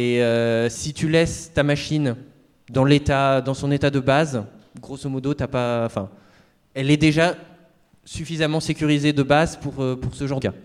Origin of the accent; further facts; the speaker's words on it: Lyon, Auvergne-Rhône-Alpes, France; Moi, je suis de Lyon, enfin, je viens de Lyon là, pour cette conférence.